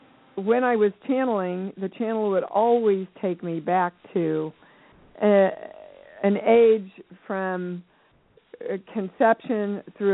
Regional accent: Kansas, United States; moved away as an adult; Well, I came from Kansas, never been out of Kansas in my life when I moved to New York

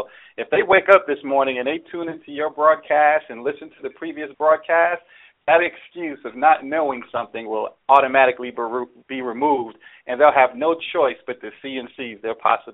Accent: New York City, New York, United States; Growing up in the Bronx, New York City, where I was the murder capital of the world, growing up to a single parent

